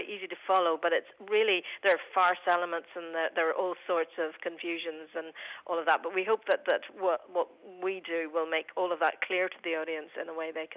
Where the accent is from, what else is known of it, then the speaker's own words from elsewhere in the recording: Ireland; and we're Irish, so we kind of feel, you know, if we can't cope with the elements, who can?